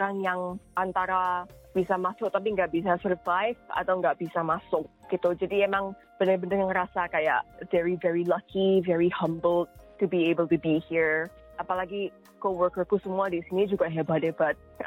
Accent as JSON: {"language": "Indonesian", "country": "Indonesia", "said": "Kayaknya dikasih Bali ya karena aku dari Indo."}